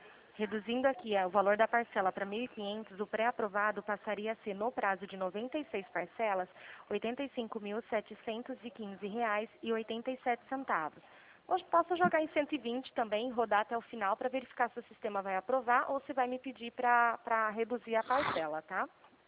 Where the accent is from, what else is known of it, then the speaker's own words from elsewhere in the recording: São Paulo, Brazil; Eu sou daqui de São Paulo